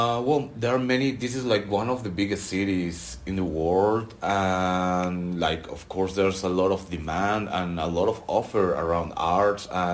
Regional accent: Mexico City, Mexico; English is a second language; I'm from Mexico City.

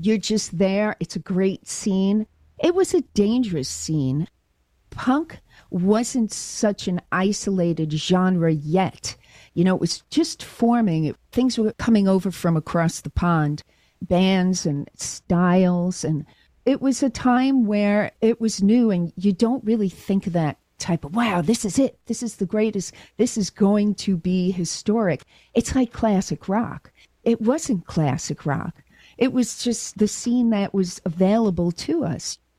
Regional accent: New York, United States; I grew up in New York back in the 70s, so my introduction to punk was really right where it was happening. I was 16 in 1976, 40 plus years ago. It was really a great scene. I'm from Long Island

